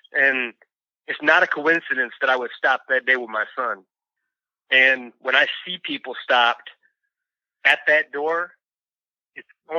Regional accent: Grand Rapids, Michigan, United States; There was all different races and ethnicities in the area that I grew up in Grand Rapids.

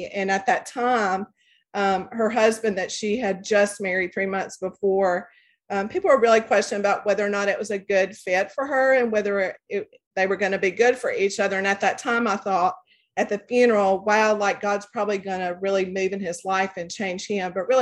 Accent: Coleman, Alabama, United States; So I am originally from Coleman, Alabama. I grew up there, and I'm the youngest of two. I have two older brothers, and I grew up Methodist and came to Auburn in the early 80s to go to school.

